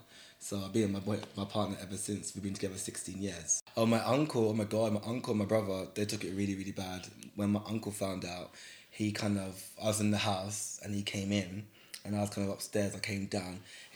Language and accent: English; London, United Kingdom; I was born and bred in London. I love London. I can't see myself living anywhere else